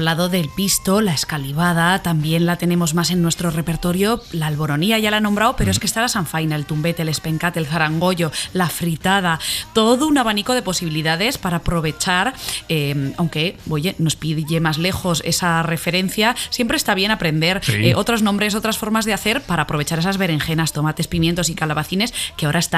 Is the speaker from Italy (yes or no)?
no; Aragon, Spain; Como buena aragonesa